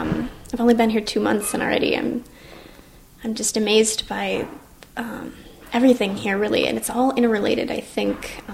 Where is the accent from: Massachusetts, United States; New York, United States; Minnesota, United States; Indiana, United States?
Minnesota, United States; Eagan; I'm 23 years old. I'm from Eagan, Minnesota, which is just south of the Twin Cities.